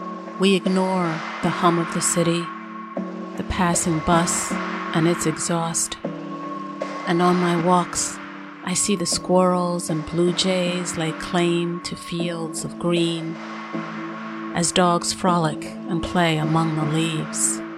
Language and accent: English; Manhattan, New York, United States; accent: New York; I'm about as city girl as you can get. Born and raised in Manhattan, I'm sure you hear my New York accent.